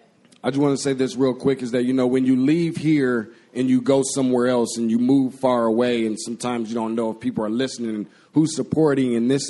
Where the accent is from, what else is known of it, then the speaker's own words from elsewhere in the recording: Lansing, Michigan, United States; But I grew up here in Lansing